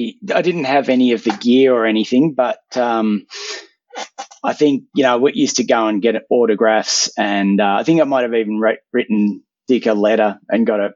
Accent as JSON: {"language": "English", "town": "Sydney", "region": "New South Wales", "country": "Australia", "tie": "born or raised there", "said": "I grew up in Sydney, you know, sort of Chatswood area"}